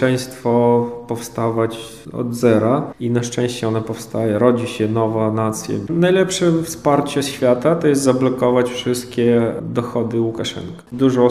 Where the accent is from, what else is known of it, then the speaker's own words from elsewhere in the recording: Belarus; now in Poland; pochodzę z Białorusi, jestem Białorusinem, no i od 2015 roku mieszkam w Polsce.